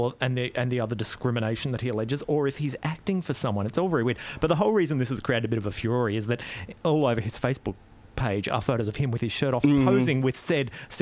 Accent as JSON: {"language": "English", "town": "Maldon", "region": "Victoria", "country": "Australia", "tie": "born or raised there", "said": "I grew up in the country, like many people do. A little town in central Victoria called Maldon, which many people may know as a nice place to visit on a Sunday."}